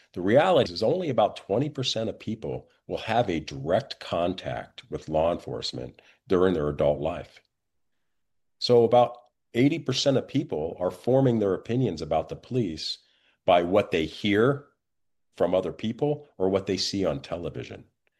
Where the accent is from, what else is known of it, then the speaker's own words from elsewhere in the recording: Midwest, United States; it was that experience of growing up in the Midwest with a multiracial family that I took into my law enforcement career.